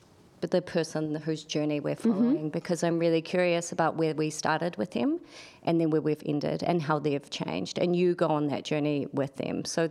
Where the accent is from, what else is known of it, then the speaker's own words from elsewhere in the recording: New Zealand; And as a New Zealander, we're quite self-deprecating